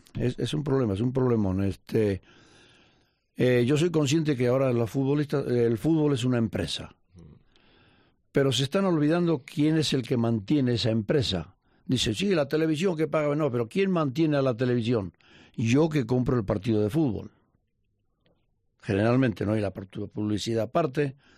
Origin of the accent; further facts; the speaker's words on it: Argentina; moved away; Cuando yo me despedí, mi padre... que ya no lo volví a ver nunca más, cuando me vine de Argentina